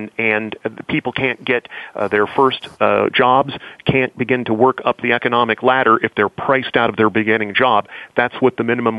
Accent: Findlay, Ohio, United States; working at a commercial radio station in my hometown of Findlay, Ohio

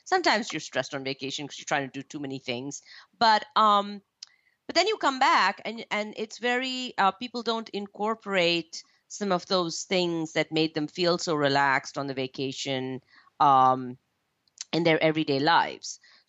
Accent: India; I know this only because I was born and raised in India.

